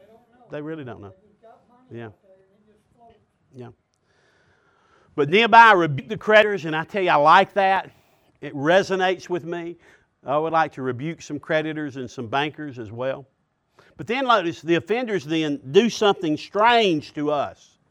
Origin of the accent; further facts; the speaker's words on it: Alabama, United States; also born or lived in Georgia; I grew up in Alabama and Georgia.